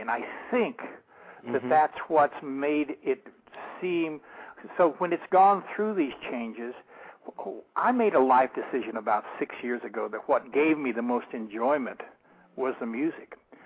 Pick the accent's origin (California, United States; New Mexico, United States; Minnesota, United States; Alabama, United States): New Mexico, United States; I grew up in New Mexico, so there's a lot of the.